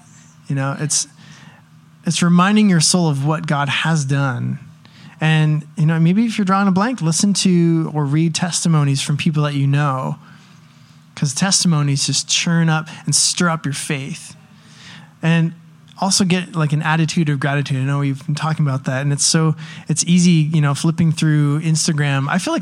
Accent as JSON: {"language": "English", "country": "Canada", "said": "it took me leaving my own country in Canada"}